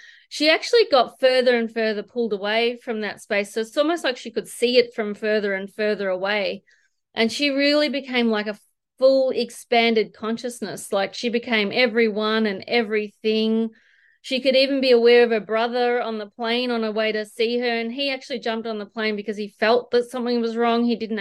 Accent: Melbourne, Victoria, Australia; I'd love to share. I'm actually from Melbourne.

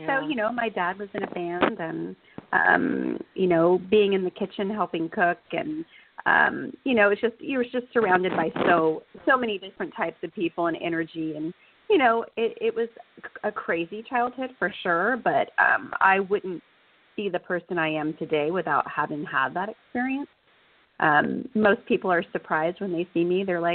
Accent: Boulder Creek, California, United States; I had a very interesting childhood growing up in downtown Boulder Creek. My parents started a restaurant called the Peach Cottage, and we actually lived in the restaurant.

